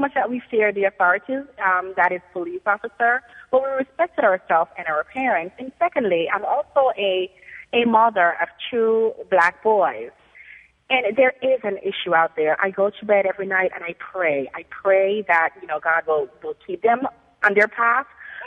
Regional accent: Jamaica; I'm from Jamaica. I've never smoked it, but because we respect ourselves and our parents

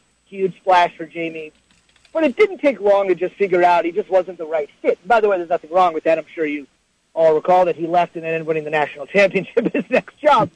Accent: New Jersey, United States; moved away; I mean, I grew up in New Jersey. It's a pretty highly populated state. When I moved to Colorado, I heard there was such a thing as 6-man football.

